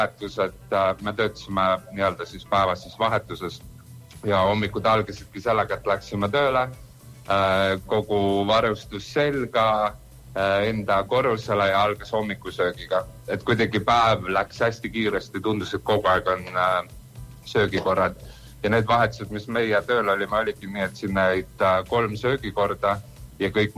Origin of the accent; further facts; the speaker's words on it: Rapla County, Estonia; kuna mina olen Raplamalt pärit ja minul oli selline soov kodukohta ikkagi appi minna